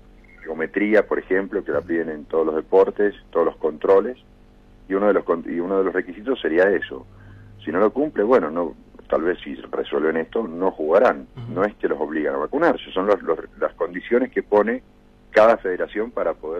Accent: Mendoza, Argentina; si somos los mendocinos y los argentinos

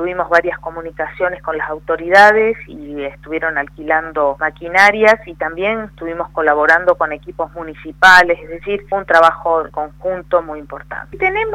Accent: Bariloche, Río Negro, Argentina; born there; Yo nací en Bariloche, así que conozco del tiempo de las nevadas grandes y además además vivo allá

